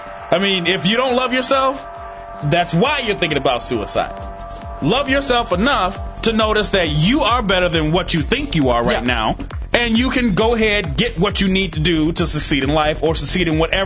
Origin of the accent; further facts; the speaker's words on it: Alabama, United States; I mean, I grew up poor in the South, in Alabama, with racism.